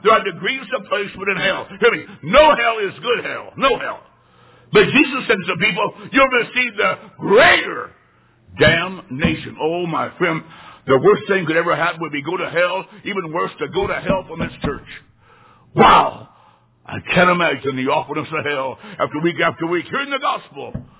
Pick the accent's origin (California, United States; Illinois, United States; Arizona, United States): Illinois, United States; When I was in college, I'm from Illinois.